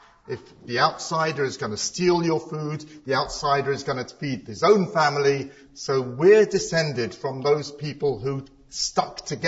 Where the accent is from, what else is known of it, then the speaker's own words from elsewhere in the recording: United Kingdom; born there; My father was born in Hong Kong. I was born here. I'm British.